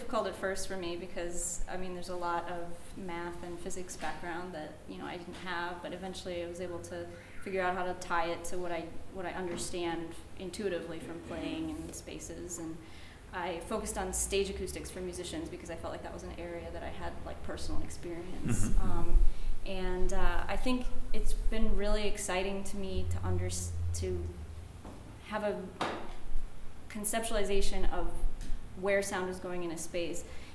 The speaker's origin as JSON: {"language": "English", "region": "Minnesota", "country": "United States", "said": "Yeah, I'm from Minnesota originally."}